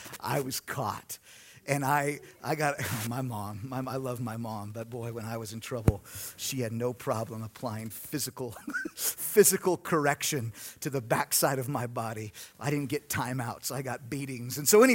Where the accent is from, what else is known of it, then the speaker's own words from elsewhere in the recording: Long Beach, California, United States; I grew up in Long Beach, and we had this house that was right next to a drive-in movie theater.